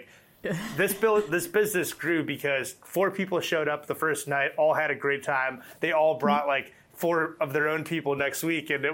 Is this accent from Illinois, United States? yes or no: yes; Glenview, Illinois, United States; I'm from Glenview, Illinois, which is on the North Shore of Chicago. I am from a Greek-American family that is filled with entrepreneurs in it.